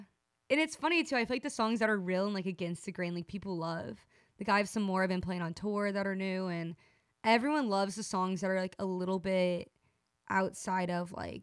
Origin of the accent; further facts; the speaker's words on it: Marietta, Georgia, United States; So I grew up in between the city and country. I grew up in Marietta, Georgia.